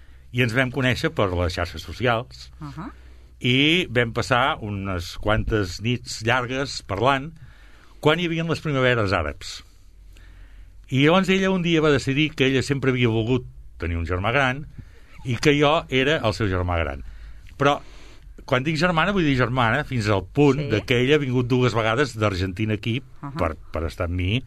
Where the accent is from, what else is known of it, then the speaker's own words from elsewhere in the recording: Sabadell, Catalonia, Spain; born there; vaig néixer a Sabadell, vaig néixer al carrer Puigcerdà.